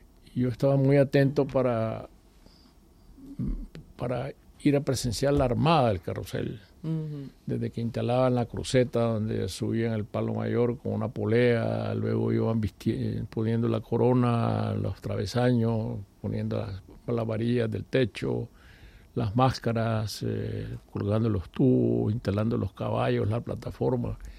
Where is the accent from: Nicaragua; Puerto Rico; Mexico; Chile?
Nicaragua; now in Madrid, Spain; por las calles de mi pueblo, en Nicaragua. Sí, sí, siempre estoy regresando.